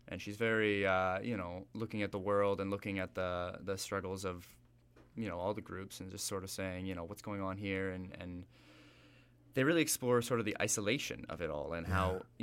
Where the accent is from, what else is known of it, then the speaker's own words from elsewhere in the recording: Toronto, Ontario, Canada; So I'm from Toronto originally.